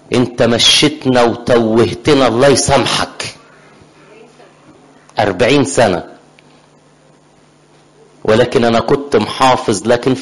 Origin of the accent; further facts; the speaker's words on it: Upper Egypt, Egypt; على فكره انا مش من بنها، بس عامل من بنها. انا اصلا صعيدي، يعني احنا كنا في كنيسه واحده.